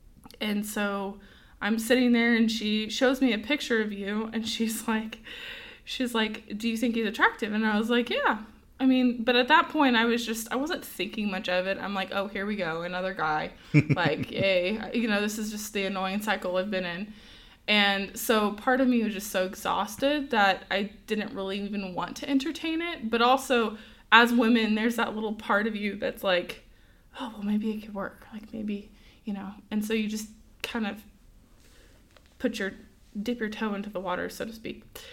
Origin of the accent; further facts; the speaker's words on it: California, United States; moved away as an adult; so I am from California, and God asked me to move to South Carolina the year prior before we met, and I bravely said yes, and I moved over there, and I didn't know anyone